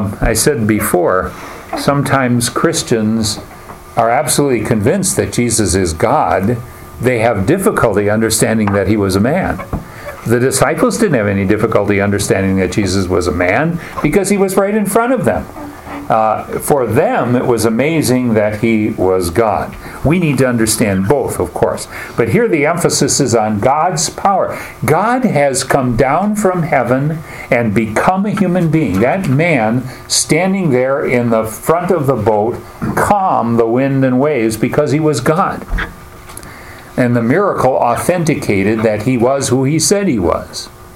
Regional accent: United States; So where I grew up on Lake Michigan, for example, when they first stocked the lake with salmon, people were out there fishing like crazy.

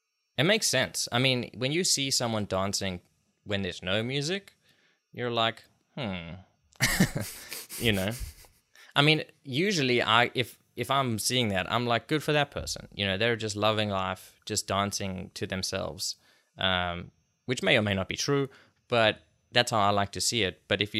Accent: South Africa; because I grew up in South Africa

